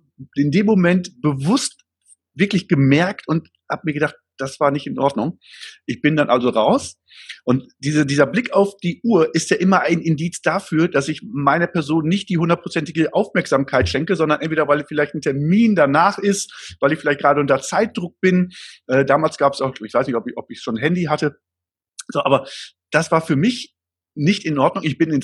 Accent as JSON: {"language": "German", "town": "Gronau", "region": "North Rhine-Westphalia", "country": "Germany", "said": "ich komme aus Gronau"}